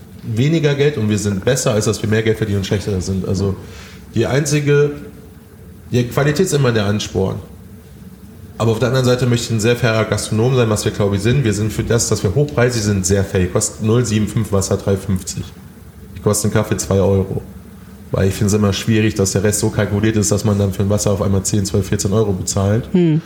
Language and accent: German; North Rhine-Westphalia, Germany; also ich komme aus Haifa im Sauerland.